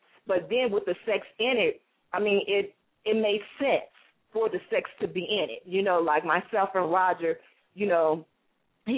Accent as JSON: {"language": "English", "town": "Chicago", "region": "Illinois", "country": "United States", "said": "I'm originally from Chicago."}